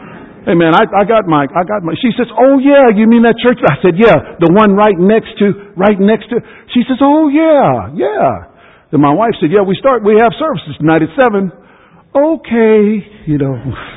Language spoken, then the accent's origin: English; Jacksonville, Florida, United States; My wife said, we're from Jacksonville, Florida.